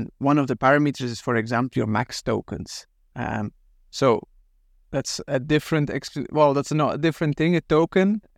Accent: Belgium; English is a second language; in my home country, in Belgium

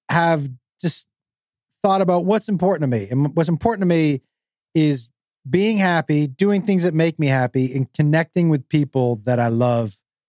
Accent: Amherst, Massachusetts, United States; I grew up in Amherst, Mass. There was free public transportation.

